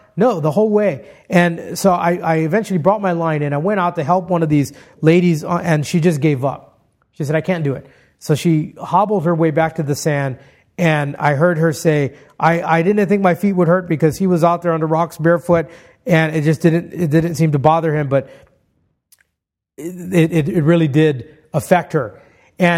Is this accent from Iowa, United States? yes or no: no; Hawaii, United States; Growing up in Hawaii, it was common to go around barefoot as a kid